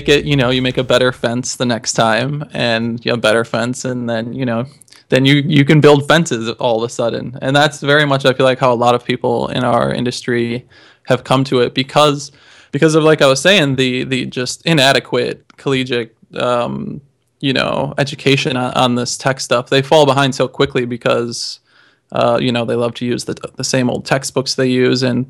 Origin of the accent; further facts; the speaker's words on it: Ottawa, Illinois, United States; I'm from the Midwest. I'm from Illinois, just a little cornfield town called Ottawa, where not much news gets in or out.